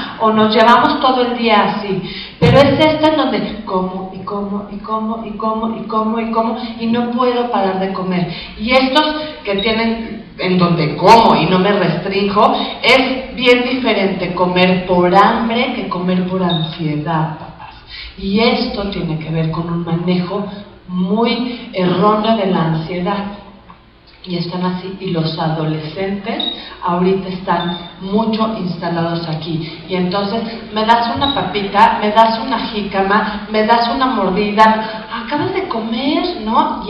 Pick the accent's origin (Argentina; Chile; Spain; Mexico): Mexico; que es lo que nos pasa también mucho como mexicanos